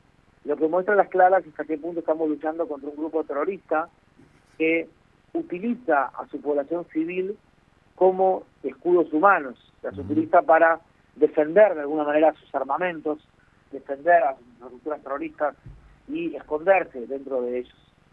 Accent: Uruguay; born there; Yo nací en Uruguay.

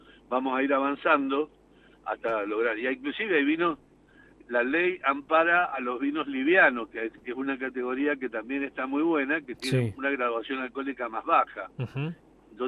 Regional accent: Argentina; la verdad que como argentinos me parece que está muy bien lo que hemos hecho acá

